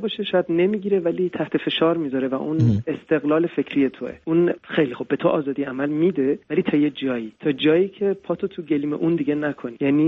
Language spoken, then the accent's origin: Persian; Iran; moved away; ماها با تجربه متفاوتی از ایران اومدیم بیرون.